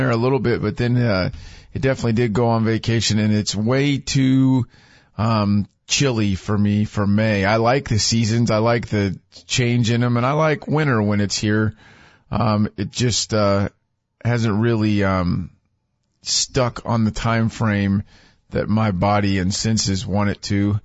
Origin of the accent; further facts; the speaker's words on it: Hutchinson, Kansas, United States; station owners here in my hometown of Hutchinson, Kansas.